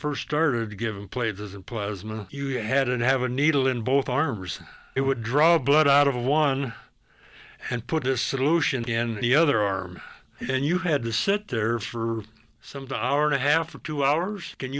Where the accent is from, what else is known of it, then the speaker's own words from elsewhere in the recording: Nebraska, United States; moved away as an adult; I was born and raised in Nebraska. Well, I was born in 1933, actually